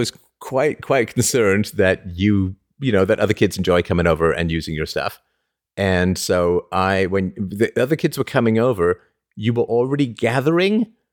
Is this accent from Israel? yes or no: no; United Kingdom; But I take the blame for that as a British person.